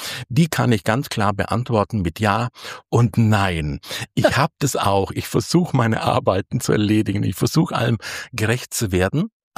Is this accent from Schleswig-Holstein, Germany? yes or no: no; Bavaria, Germany; Aber so bin ich dann Jahre später dort auf die Welt gekommen und so bin ich Allgäuer geworden. Also das heißt, ich bin nicht wirklich richtiger Allgäuer, denn meine Eltern haben da keine Wurzeln, sondern wir sind Flüchtlinge.